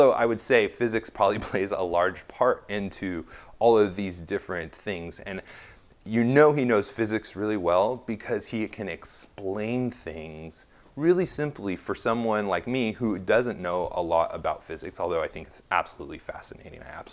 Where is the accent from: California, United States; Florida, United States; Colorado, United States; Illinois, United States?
California, United States; I come from California where they have the high-speed rail, quote-unquote.